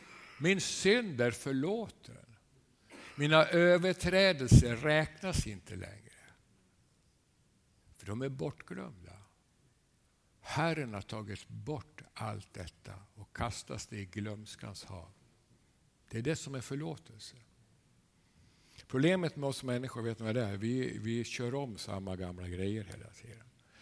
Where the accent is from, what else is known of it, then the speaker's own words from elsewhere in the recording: Bergslagen, Sweden; Det är inte att segla runt i en optimistjolle i Bergslagen där jag kommer ifrån.